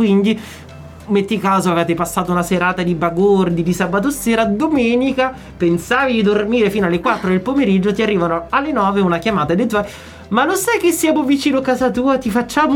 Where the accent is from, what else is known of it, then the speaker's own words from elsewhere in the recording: Southern Italy, Italy; anch'io sono terrone